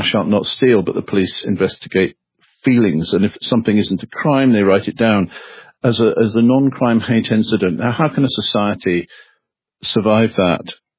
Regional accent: London, United Kingdom; I was born in London

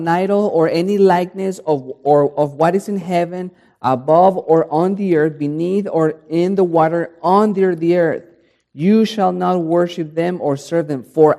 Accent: Mexico City, Mexico; Like for instance, I come from Mexico City and Mexico is filled with Catholicism.

